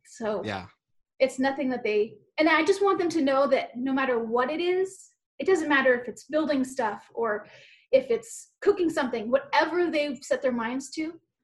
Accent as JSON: {"language": "English", "region": "Hawaii", "country": "United States", "said": "So I'm from Hawaii."}